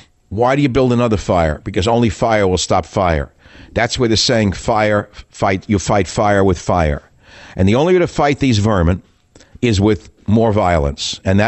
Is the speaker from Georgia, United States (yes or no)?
no; Queens, New York, United States; I told you before, I grew up in Queens, New York.